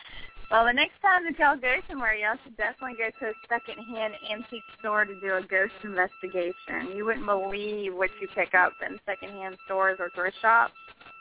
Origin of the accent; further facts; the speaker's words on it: Virginia, United States; I'm near Richmond, Virginia.